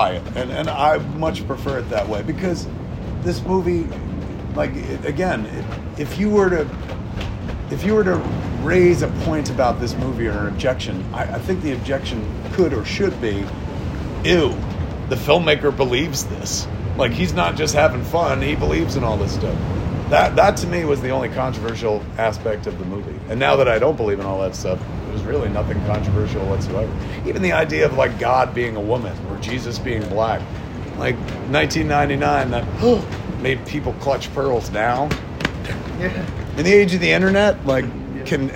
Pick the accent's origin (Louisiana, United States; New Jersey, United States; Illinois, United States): New Jersey, United States; I own a movie theater in the States, in New Jersey, at my hometown.